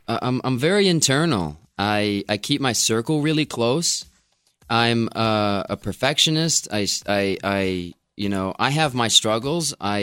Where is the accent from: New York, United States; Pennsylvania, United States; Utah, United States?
New York, United States; Rochester; I'm here in the studio in Rochester. I grew up here, so